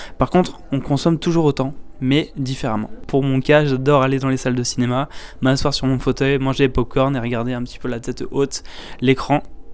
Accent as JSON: {"language": "French", "town": "Valence", "region": "Auvergne-Rhône-Alpes", "country": "France", "said": "je suis originaire de Valence, je suis à Cannes aujourd'hui, j'ai 24 ans"}